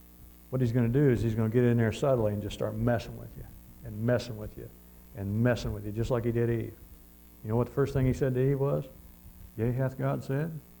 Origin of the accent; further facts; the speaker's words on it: Missouri, United States; And look, I'm from Missouri. I lean south. All right? I'm from the Show Me State